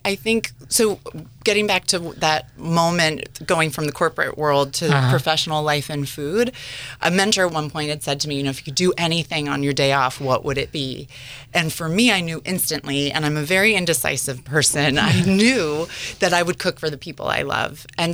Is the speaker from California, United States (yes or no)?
yes; Redwood City, California, United States; I am. I'm from Redwood City. Mm-hmm. But all of my family, you know, came to San Francisco, grew up in San Francisco, and then eventually they left for sunnier weather.